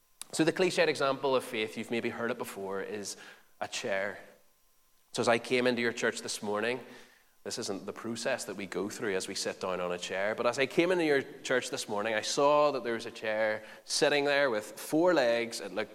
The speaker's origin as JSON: {"language": "English", "town": "Lisburn", "region": "Northern Ireland", "country": "United Kingdom", "said": "Or I could show you that I have a birth certificate that shows you that I was born in Lisburn"}